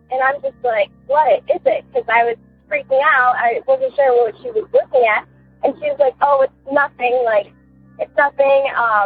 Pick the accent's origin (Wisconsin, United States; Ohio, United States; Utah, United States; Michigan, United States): Ohio, United States; I'm from Ohio.